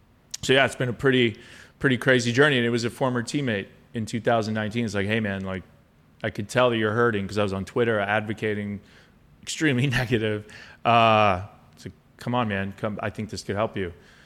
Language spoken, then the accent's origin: English; Canada; We grew up in Canada, right?